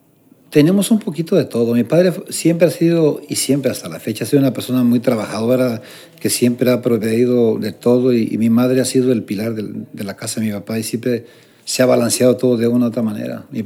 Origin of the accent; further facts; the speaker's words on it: Mexico City, Mexico; Yo que me crié en el DF, porque me crié en el DF así, mi papá, recuerdo, nos mandaba... Nosotros vivíamos en la delegación Magdalena de Contreras.